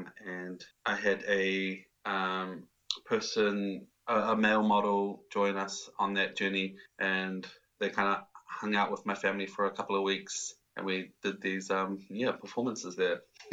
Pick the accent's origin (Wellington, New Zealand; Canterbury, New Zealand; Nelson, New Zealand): Nelson, New Zealand; in my experiences of growing up in Nelson, and how brownness is somewhat of a spectacle.